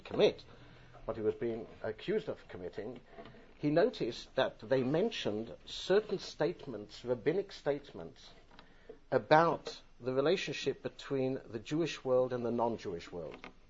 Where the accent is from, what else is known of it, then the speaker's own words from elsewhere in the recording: United Kingdom; moved away as an adult; now in Israel; I live in Israel for now, this year will be 40 years since 1969. I originally come from the UK. I'm sorry, my accent is part of my DNA.